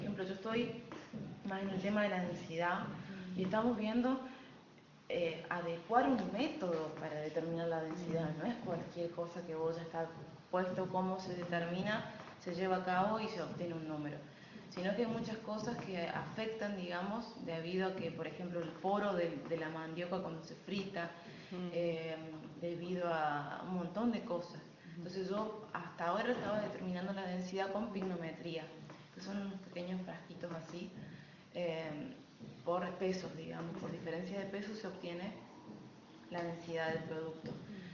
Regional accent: Córdoba, Argentina; now in Misiones, Argentina; O sea, por más que yo soy cordobesa, ya me senté acá

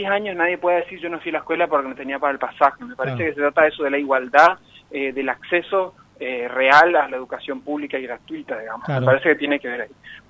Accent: El Dorado, Misiones, Argentina; En el caso de los que somos del interior, que yo soy del Dorado, tenemos 4 pasajes interurbanos para poder volver a las localidades por mes.

